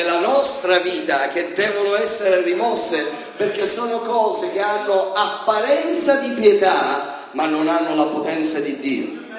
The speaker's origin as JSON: {"language": "Italian", "region": "Sicily", "country": "Italy", "said": "Poi sono siciliano, quindi sono abbastanza focoso io quando uso certe espressioni colorite."}